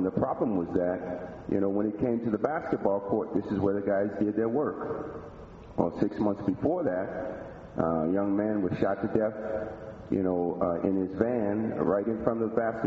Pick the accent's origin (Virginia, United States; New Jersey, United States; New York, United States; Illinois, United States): Illinois, United States; Chicago; also born or lived in Mississippi; I live in Rogers Park. I'm originally from Mississippi, west side and south side of Chicago. Was born and raised on the west side of Chicago.